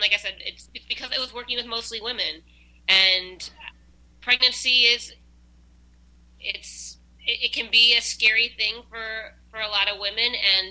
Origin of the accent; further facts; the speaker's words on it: Midwest, United States; and then I'm from the Midwest.